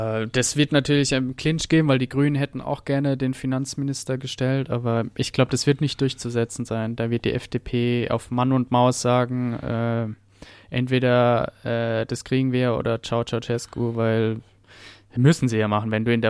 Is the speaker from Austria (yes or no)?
no; Heidelberg, Baden-Württemberg, Germany; aus meiner Heimat, aus Baden-Württemberg in Deutschland, Heidelberg, klar.